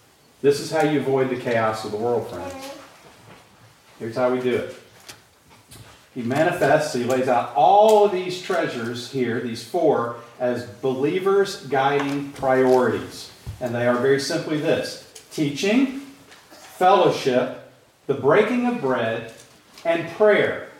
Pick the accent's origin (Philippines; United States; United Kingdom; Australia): United States; Atlanta, Georgia; It was in the Atlanta Journal-Constitution, which is where I grew up in Atlanta.